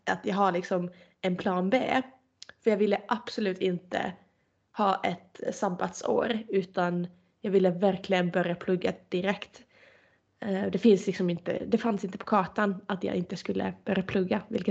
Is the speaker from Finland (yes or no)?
yes; Turku, Southwest Finland, Finland; now in Sweden; Så jag satsade verkligen allt för att komma in i Finland, i min hemstad Åbo